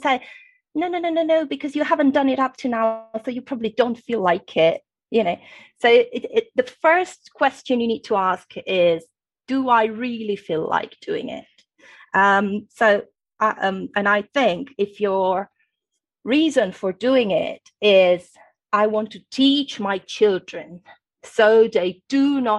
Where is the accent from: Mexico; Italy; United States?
Italy; first language Italian; English is a second language; also born or lived in England; Now, I was born in Italy. I was raised in Italian. I spent some time in England, Britain. You know, in English-speaking countries, and of course I did my degree, PhD, and everything in English.